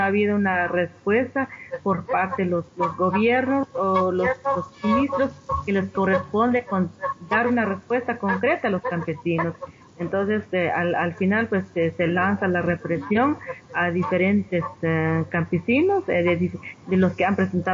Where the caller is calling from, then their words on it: Guatemala; Y un saludo desde Guatemala y parte de Centroamérica también.